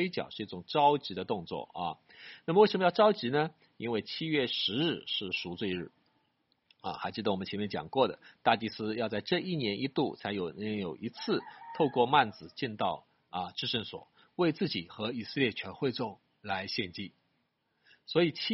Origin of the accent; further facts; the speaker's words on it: China; 我们中国人的三大节期是什么呢？